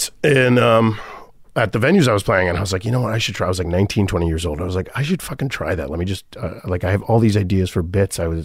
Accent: Florida, United States; Because Florida, growing up in Florida, it was so segregated and racist and anti-Semitic and anti-Haitian.

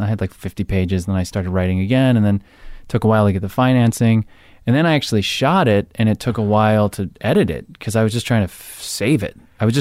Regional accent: New Jersey, United States; It's not a big reach, but I'm from Jersey Shore. So there were two bookstores in my mall.

